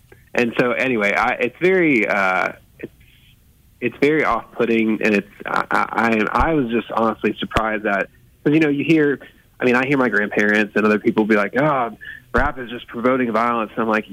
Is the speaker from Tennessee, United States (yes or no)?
yes; Memphis, Tennessee, United States; now in Birmingham, United States; I'm actually from Memphis, and it's very flat there.